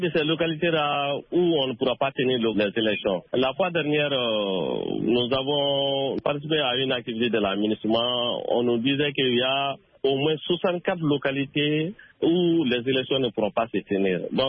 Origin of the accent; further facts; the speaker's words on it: Mali; moi, en tant que Malien, ça me dit absolument rien.